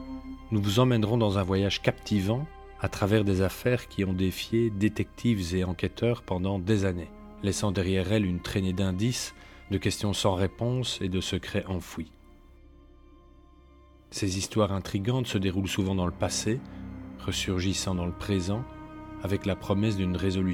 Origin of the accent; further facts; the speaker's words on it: Belgium; Nous partirons chez nous en Belgique